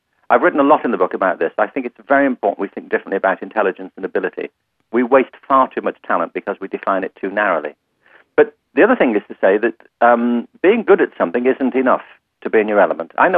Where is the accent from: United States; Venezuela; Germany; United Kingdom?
United Kingdom; Liverpool, North West England; I'm from Liverpool in England, and which is the home